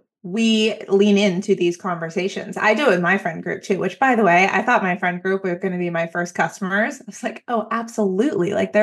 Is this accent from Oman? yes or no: no; Los Angeles, California, United States; born there; No. Well, I was born in Los Angeles.